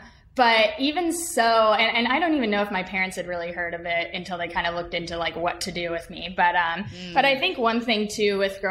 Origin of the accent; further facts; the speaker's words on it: Utah, United States; moved away; so I grew up mainly in Utah. And so this is, I'm 27 now. So this is like over a decade ago at this point when I was living there.